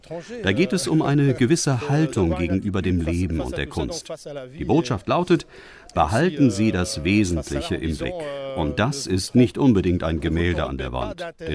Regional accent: Belgium; In meiner Heimat fehlt es an einem eigenständigen Identitätsgefühl. Das Land liegt eingeklemmt zwischen mehreren anderen und die Staatsgründung war ein künstlicher Akt.

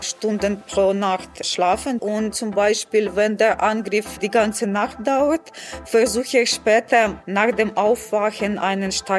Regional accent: Kyiv, Ukraine; ich komme aus Kiew und ich bin Journalistin.

